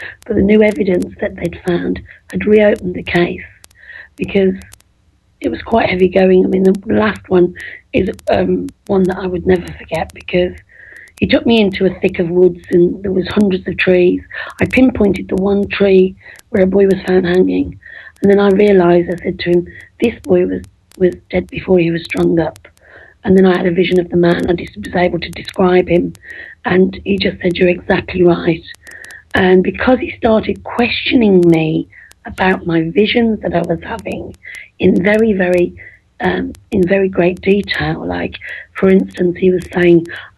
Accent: Liverpool, North West England, United Kingdom; we're both from Liverpool, me and Paul. But you can't tell by the accent now because I talk dead posh.

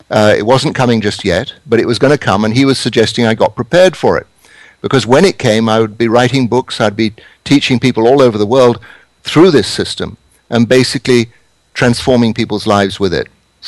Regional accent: England, United Kingdom; now in United States; You can tell from my accent, I didn't grow up in America, though I've spent a major part of my life here. I grew up in England and grew up on a farm.

